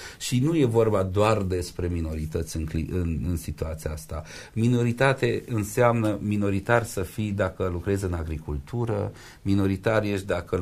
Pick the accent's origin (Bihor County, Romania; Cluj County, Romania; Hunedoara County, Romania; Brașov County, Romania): Bihor County, Romania; Oradea; now in Târgu Mureș, Romania; Eu ca orădean întotdeauna am simțit că am un patriotism local.